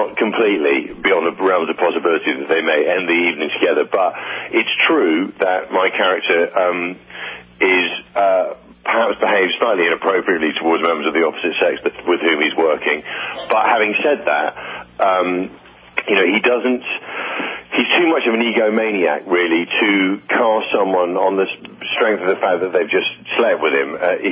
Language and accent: English; United Kingdom; I mean, I'm currently playing a British character, but I am British, but I've also played Americans.